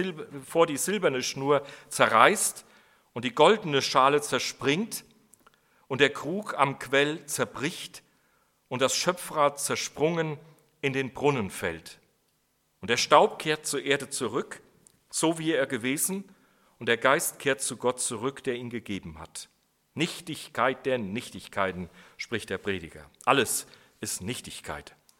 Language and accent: German; North Rhine-Westphalia, Germany; Ich komme aus dem Siegerland, da scheint die Sonne nicht ganz so viel. Da gibt es auch öfters Regen.